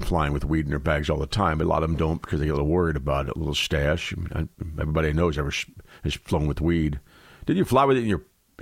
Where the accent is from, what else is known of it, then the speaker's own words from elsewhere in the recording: Pennsylvania, United States; Yeah, the governor in my home state, where I live now, it's medical in Pennsylvania.